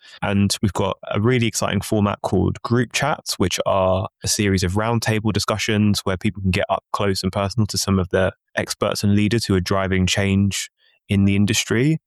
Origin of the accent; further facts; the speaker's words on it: London, United Kingdom; I'm born and raised in London.